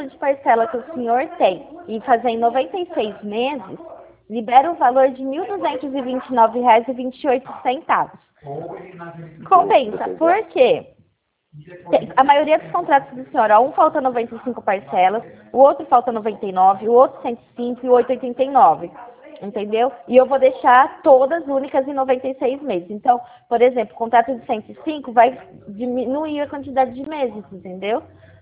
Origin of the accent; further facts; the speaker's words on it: Pirassununga, São Paulo, Brazil; Só que eu não sou de Porto Ferreira. Eu sou de Pirassununga. Eu trabalho, eu faço Porto Ferreira, entendeu? Só que eu sou de Pirassununga.